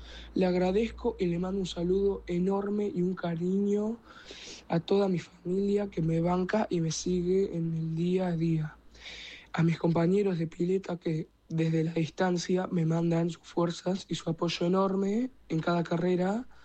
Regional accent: Tandil, Buenos Aires Province, Argentina; tengo 12 años, soy de Tandil

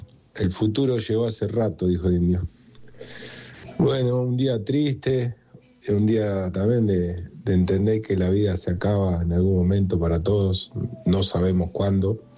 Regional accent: La Plata, Buenos Aires Province, Argentina; Que lo escuchamos desde que tenemos uso de razón, porque somos de La Plata.

